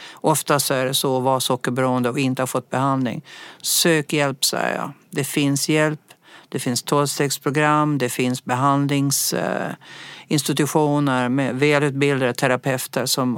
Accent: Gotland, Sweden; accent: Gotlandic; Jag pratar nog gotländska.

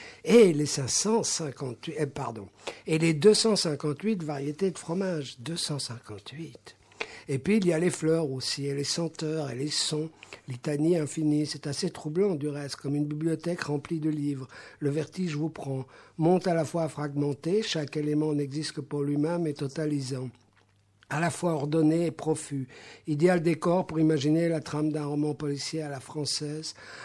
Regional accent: Brussels, Belgium; C'est culturel, c'est parce que je suis bruxellois

